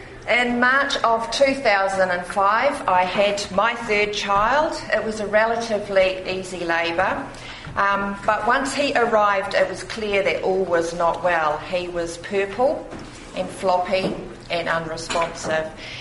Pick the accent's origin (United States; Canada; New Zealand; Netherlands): New Zealand; I'm from New Zealand, but please indulge me a little bit of this place.